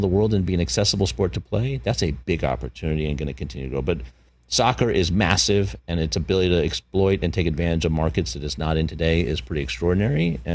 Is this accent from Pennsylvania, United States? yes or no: no; Hollywood, California, United States; Look, I grew up around Hollywood, so I want to know the sports stars.